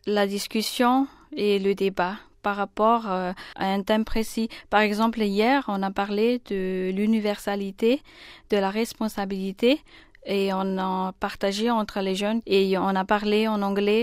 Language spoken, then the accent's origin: French; Madagascar; Même dans mon pays, là où j'étais à Madagascar